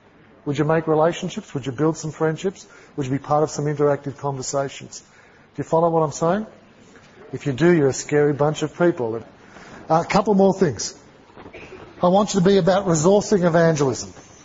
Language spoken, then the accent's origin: English; Sydney, New South Wales, Australia; Mate, I mean, I come from Sydney.